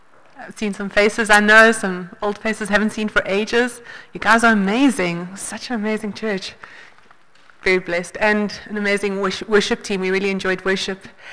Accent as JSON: {"language": "English", "town": "Johannesburg", "region": "Gauteng", "country": "South Africa", "lives_now": "Franschhoek, South Africa", "said": "We're from Johannesburg originally, well, I am, and the small town of Franschhoek has really welcomed us."}